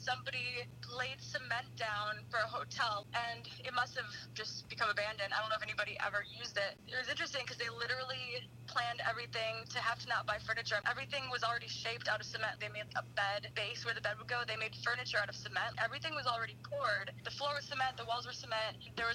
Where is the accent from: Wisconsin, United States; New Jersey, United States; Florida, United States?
Wisconsin, United States; also born or lived in Congo; I was born in the Congo, and then I moved to Wisconsin.